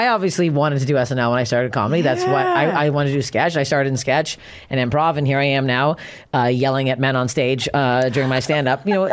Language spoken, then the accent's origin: English; Canada; Also, I'm Canadian